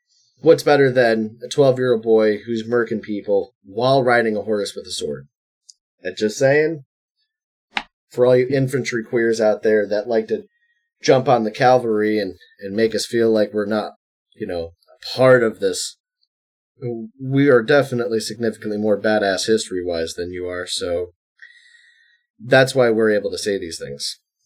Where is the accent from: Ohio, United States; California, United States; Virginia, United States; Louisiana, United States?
Ohio, United States; I'm from Ohio, everyone, for people who don't care